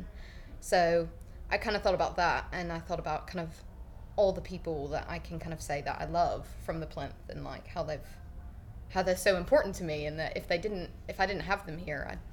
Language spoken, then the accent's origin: English; United States; now in United Kingdom; even though I'm like American, but people get kind of, you know, sometimes a bit tetchy that I've immigrated and I'm over here